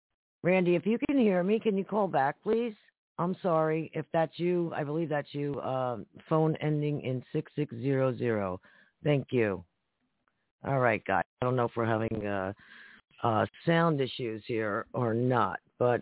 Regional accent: Harrison, New Jersey, United States; And I'm also originally from Harrison.

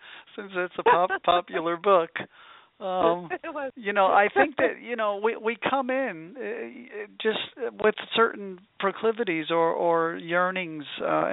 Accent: New Jersey, United States; moved away as an adult; now in California, United States; I came to California from New Jersey as a young man more than 30 years ago.

